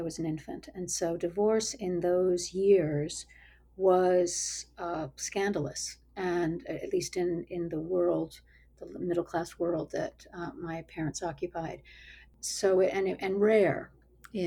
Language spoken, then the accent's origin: English; New Jersey, United States; So I am 63 years old, and I grew up in a divided household. So I spent a good portion of my life in New Jersey, living with my mother, and then also a significant portion of my adolescence with my father and his family, his new family in Colorado.